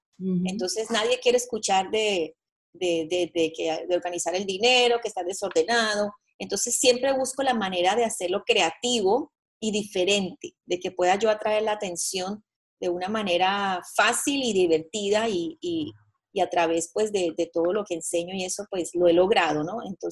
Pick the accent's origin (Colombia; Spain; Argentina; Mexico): Colombia; moved away as an adult; now in United States; me vine de Colombia, soy colombiana, siempre en busca de un sueño